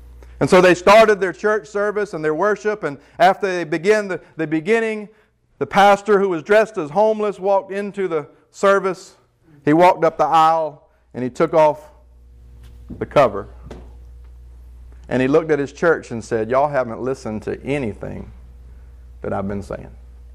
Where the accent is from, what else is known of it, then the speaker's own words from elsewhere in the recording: Beaufort, South Carolina, United States; I was born and raised here, but some of us don't even know anything about Beaufort.